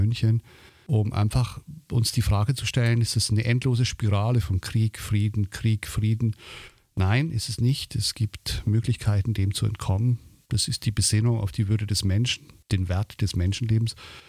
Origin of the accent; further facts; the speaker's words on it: Switzerland; now in Germany; die Schweiz und die Hersbrucker Schweiz. Also etwas, wo ich herkomme und etwas, wo ich hingekommen bin oder neu entdeckt habe.